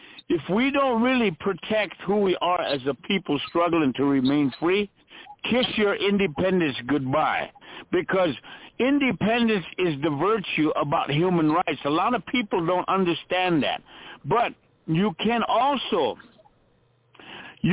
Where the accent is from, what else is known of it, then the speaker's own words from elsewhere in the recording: South Dakota, United States; I'm a Lakota from the Pine Ridge Indian Reservation here.